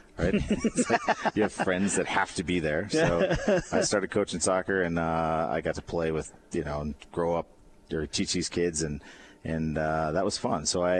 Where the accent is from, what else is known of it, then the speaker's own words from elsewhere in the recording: Montana, United States; I'm from Montana. I grew up in Montana, and played soccer the 3 months out of the year where there wasn't snow.